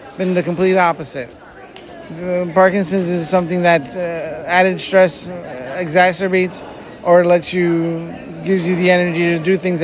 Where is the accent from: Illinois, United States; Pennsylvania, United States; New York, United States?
Pennsylvania, United States; Easton; I come from Easton, Pennsylvania.